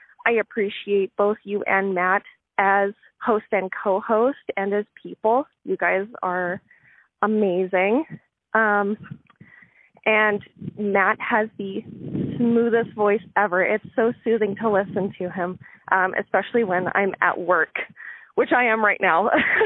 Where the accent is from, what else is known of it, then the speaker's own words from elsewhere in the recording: Prince George, British Columbia, Canada; I'm from Prince George, longtime listener, first time caller